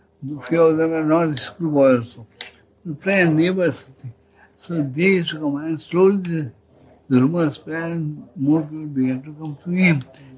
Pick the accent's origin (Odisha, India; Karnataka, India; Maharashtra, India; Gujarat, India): Maharashtra, India; Pune; I was born in Pune. I was staying in Pune next door to Baba's house.